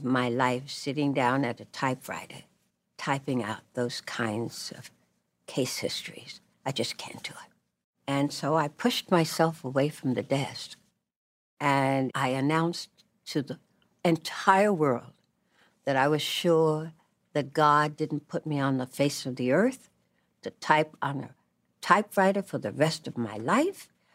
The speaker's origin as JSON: {"language": "English", "region": "New York", "country": "United States", "tie": "born there", "said": "I was born in New York. I think I was born in New York. I don't know, my mother isn't here anymore, so I can't ask her. But I was born in the United States, that I know."}